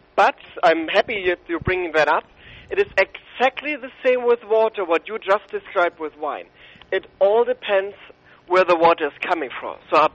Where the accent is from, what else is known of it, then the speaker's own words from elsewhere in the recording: Schleswig-Holstein, Germany; English is a second language; I'm coming from Germany, I'm German born. I spent my whole life on water because I'm coming from the Danish border and we have the Baltic and the North Sea right in front of me.